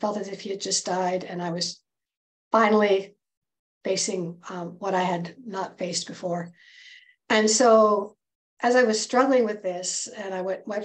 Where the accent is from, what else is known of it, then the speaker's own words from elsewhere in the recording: Edmonton, Alberta, Canada; born there; also born or lived in Vancouver, Canada; I'm a Canadian by birth. I'm born in Edmonton, and I have had quite an unusual life.